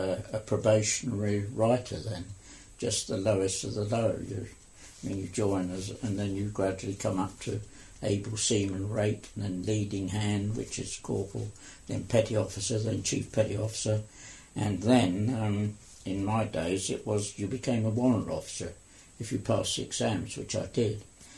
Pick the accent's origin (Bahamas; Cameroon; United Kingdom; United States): United Kingdom; Ilford, London; also born or lived in Peckham; Well, yes, I was born in Peckham in London in 1921, and then we moved out to Essex and when I was four, and I spent most of my young life and teenage years in Ilford.